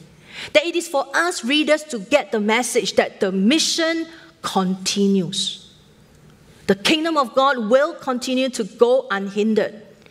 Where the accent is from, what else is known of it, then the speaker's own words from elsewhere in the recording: Singapore; Being typical Singaporean, what did I do?